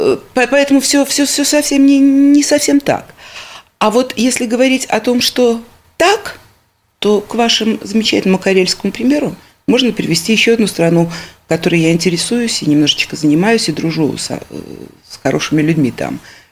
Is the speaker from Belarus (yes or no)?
yes; Belarus; мы понимали, что мы белорусы